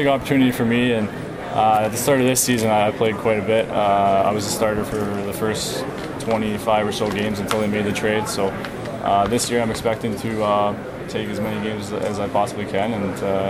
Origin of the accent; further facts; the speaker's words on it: Thunder Bay, Ontario, Canada; The off season I'm just going to go back to my hometown of Thunder Bay and train and get ready for training camp.